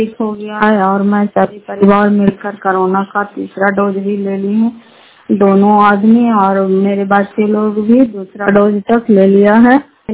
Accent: Fatehpur, Bihar, India; घर फतेहपुर पंचायत मसौटा जिला नालंदा सराय ब्लॉक की निवासी हूँ

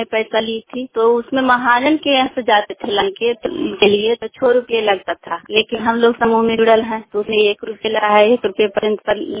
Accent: Bihar, India; नालंदा जिला के रहने वाली हूँ।

